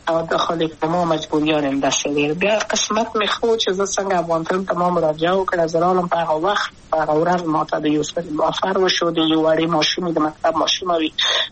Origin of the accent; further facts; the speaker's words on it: Kabul, Afghanistan; also born or lived in Wardak; زه خو اصلا د وردګو ولایت یم، د پلار مې د وردګو ولایت ته خلیګنسس کې دلې د کابل په تختپل سیمه کې یم، او لویا شویم کابل کې هم مکتب می دولسم په کابل